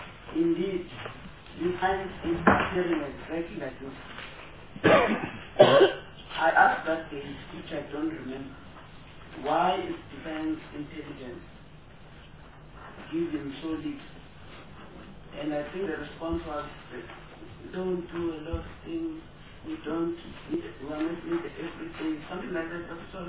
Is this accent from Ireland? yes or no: no; South Africa; I'm a South African, and I'm talking as a South African.